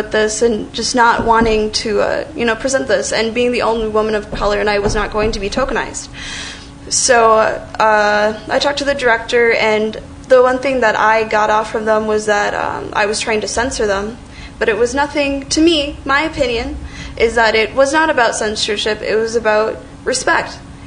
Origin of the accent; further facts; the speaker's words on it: St. Cloud, Minnesota, United States; growing up in St. Cloud, yes, I was aware that I was a person of color, clearly.